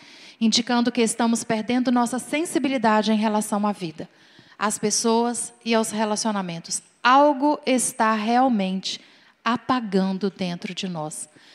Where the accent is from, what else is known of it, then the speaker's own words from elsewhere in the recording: Minas Gerais, Brazil; eu vivo numa igreja completamente diferente da que nós fomos criados lá em Minas Gerais.